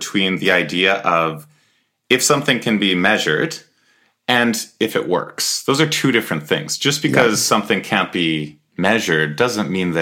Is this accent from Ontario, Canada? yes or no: no; Edmonton, Alberta, Canada; I think like we're both from Edmonton area.